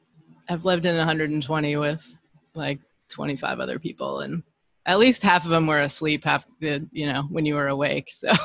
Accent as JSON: {"language": "English", "region": "Michigan", "country": "United States", "said": "I'm from Michigan."}